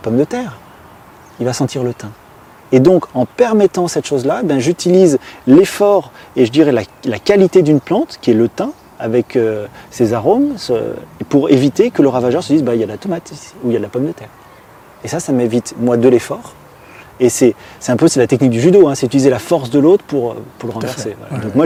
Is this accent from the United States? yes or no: no; Auvergne-Rhône-Alpes, France; chez nous, en Haute-Savoie, dans une terre dite argileuse, dans une terre dite impropre au maraîchage.